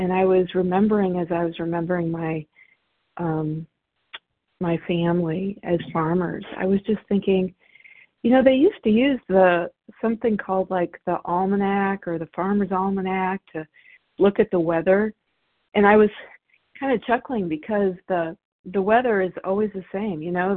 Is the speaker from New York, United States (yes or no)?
no; Indiana, United States; I'm sorry. I'm from Indiana.